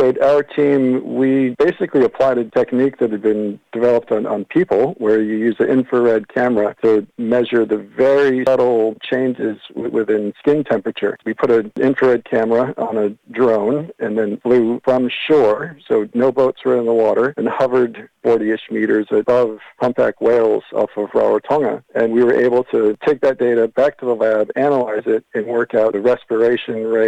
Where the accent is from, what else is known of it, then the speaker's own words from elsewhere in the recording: New England, United States; now in New Zealand; I grew up on the ocean up in New England, so I'm from America originally, but moving over to Aotearoa, New Zealand in 2007